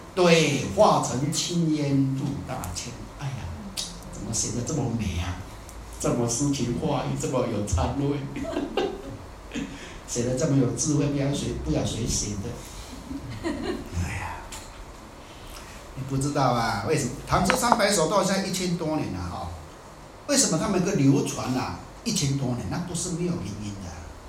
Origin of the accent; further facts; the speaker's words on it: Taiwan; 我们台湾人讲的啊，我们家己保较袂超车啦，你听过无？